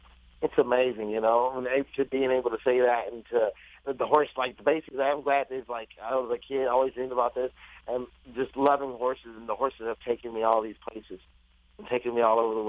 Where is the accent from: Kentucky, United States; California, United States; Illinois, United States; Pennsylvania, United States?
Kentucky, United States; I'm from Kentucky